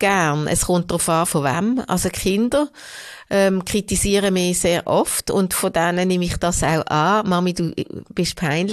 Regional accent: Hofstetten, Solothurn, Switzerland; Ich bin in Hofstetten aufgewachsen

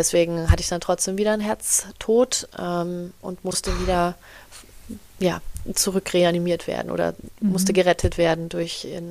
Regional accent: Nuremberg, Bavaria, Germany; dass ich bis nach Nürnberg komme, wo ich herkomme, sondern eben in das nächste größere Krankenhaus

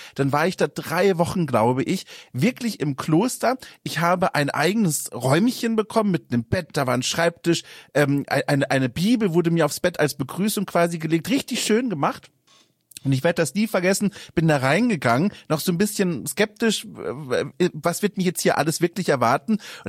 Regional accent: Bavaria, Germany; auch Süddeutschland, ich komme aus Franken

